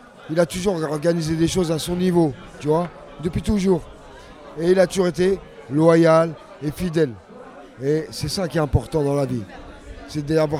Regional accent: Paris, Île-de-France, France; Moi je grandis à Barbès.

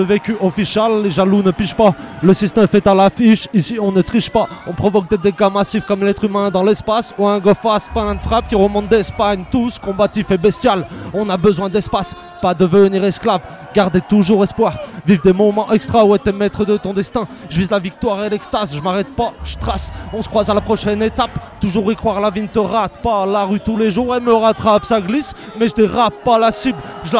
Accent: Lyon, Auvergne-Rhône-Alpes, France; Ouais, on est de Lyon. 69 représente.

